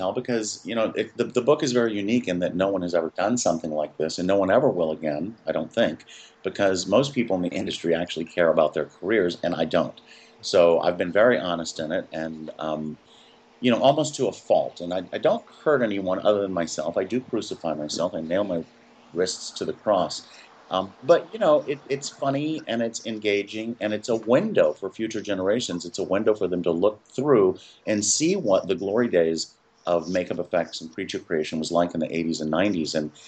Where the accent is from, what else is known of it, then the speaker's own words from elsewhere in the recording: Texas, United States; Because, you know, I grew up in Texas, and, you know, if I even mentioned the word makeup, the cowboys would beat the shit out of me.